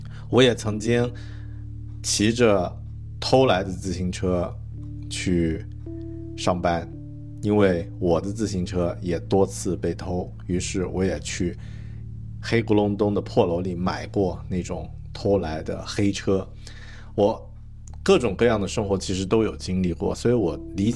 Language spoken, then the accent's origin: Chinese; Yunnan, China; 我的故乡云南